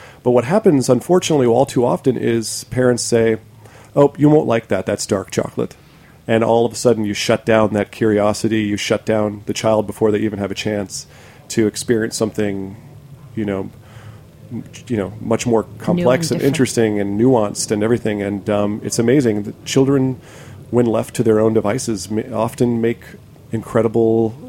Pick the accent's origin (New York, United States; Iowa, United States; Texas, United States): Iowa, United States; I grew up in Iowa.